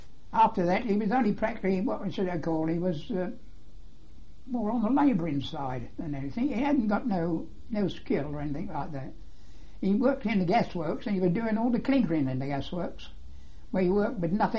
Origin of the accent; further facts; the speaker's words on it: Luton, East of England, United Kingdom; Well, I was born in Luton, in King's Road, Luton. It's not King's Road now, I think it's Kingston Road. The house we lived in was 4 shillings a week.